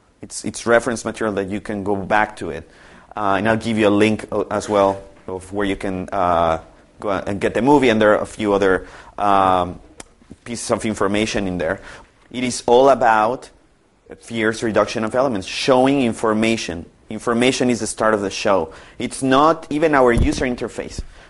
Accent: Mexico City, Mexico; like I come from Mexico City, taxis there change their design every year for some reason.

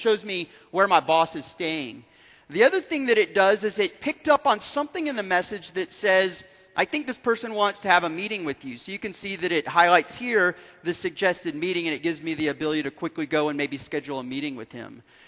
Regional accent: United States; So I happen to be, you know, I'm from the States

